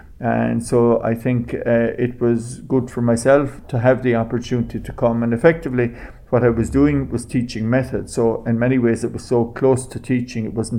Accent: County Kerry, Ireland; also born or lived in County Cork; now in Limerick, Ireland; I'm originally from County Kerry. I was actually born in County Cork, so I can claim dual citizenship of those counties.

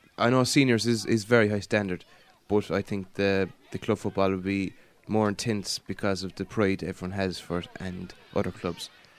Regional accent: County Cork, Ireland; I'm come from West Cork. I'm doing the B8 course in Mary I.

